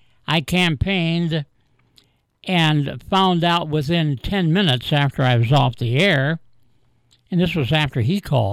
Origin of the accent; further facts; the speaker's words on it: Bucyrus, Ohio, United States; Of course, I grew up in Bucyrus, and that was the major employer in Bucyrus.